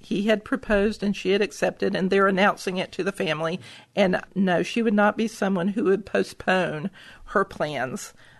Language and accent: English; Memphis, Tennessee, United States; because I grew up in Memphis and I worked in West Tennessee in all these little towns.